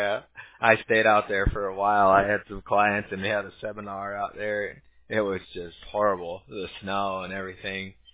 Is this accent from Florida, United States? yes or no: no; California, United States; You know, I grew up in California, so it's a little different, I guess, out there.